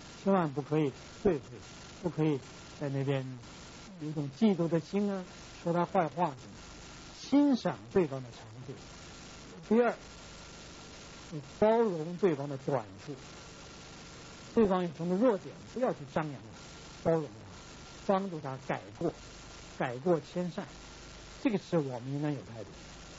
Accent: China; 闪族啊，就是我们东方人，那我们中国人都属于闪族，是老大。

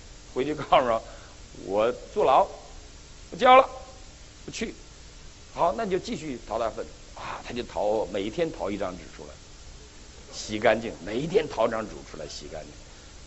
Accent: Northeast China, China; 我们东北人当年都学俄文

